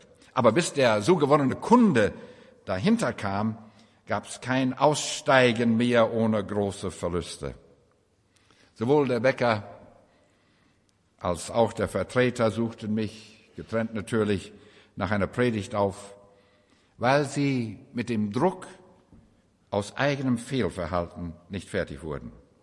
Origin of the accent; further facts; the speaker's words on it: Canada; Als Kanadier ziehe ich den Hut vor Deutschland